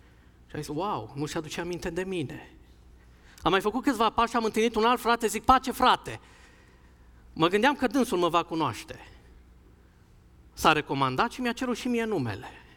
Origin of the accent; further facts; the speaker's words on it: Sibiu, Sibiu County, Romania; sunt sibian, locuiesc în Sibiu, dar fac naveta în Cluj.